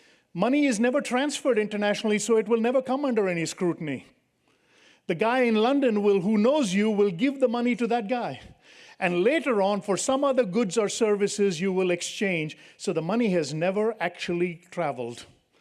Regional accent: India; I'm from India, so my accent is different

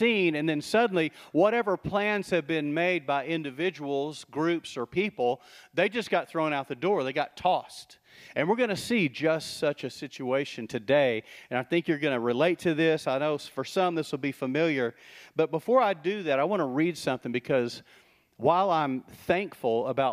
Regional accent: Texas, United States; I grew up in West Texas.

